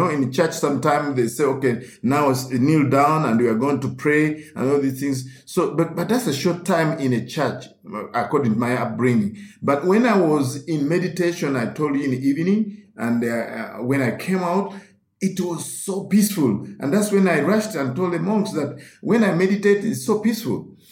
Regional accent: Uganda; as a Roman Catholic growing up in Uganda.

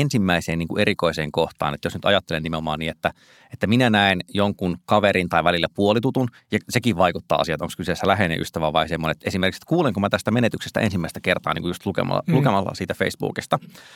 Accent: Joensuu, North Karelia, Finland; Ei oltu tiivissä yhteydessä enää sen jälkeen, kun muutin pois Joensuusta

